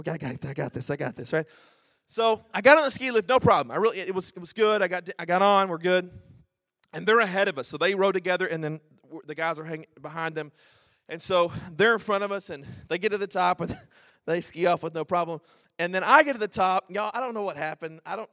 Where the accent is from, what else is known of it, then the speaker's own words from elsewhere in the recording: Texas, United States; And so anyway, they said, "Where are you from?" And we said, "We're from Texas."